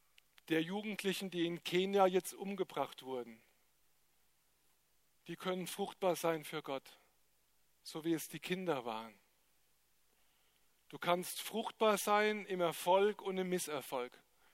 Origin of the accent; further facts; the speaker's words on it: Rhineland-Palatinate, Germany; dass ich als Pfälzer so am Abschluss der OKO jetzt was über eine Weintraube und eine Rebe sagen kann